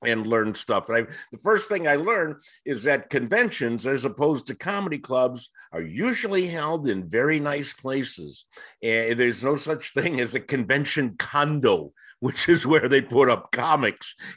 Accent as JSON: {"language": "English", "town": "Cleveland", "region": "Ohio", "country": "United States", "tie": "born or raised there", "said": "I was in Cleveland. I grew up in Cleveland, Ohio."}